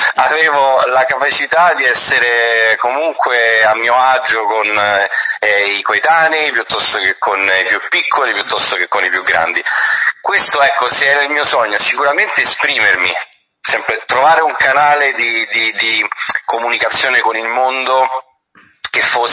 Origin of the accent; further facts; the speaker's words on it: Rome, Lazio, Italy; So romano di Roma